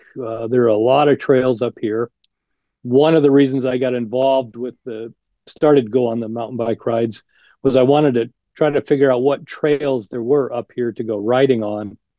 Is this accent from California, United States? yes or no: no; Alaska, United States; Well, I grew up in Alaska, and I moved up to Fairbanks in 1989, and then I got involved with the cycle club.